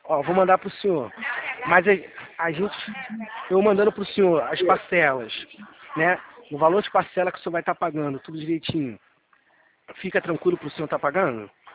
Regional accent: Campo Grande, Brazil; eu sou de Campo Grande.

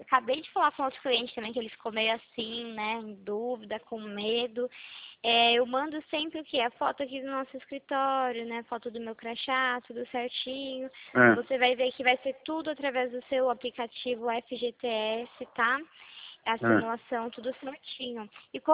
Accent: Itu, São Paulo, Brazil; eu sou da cidade de Itu.

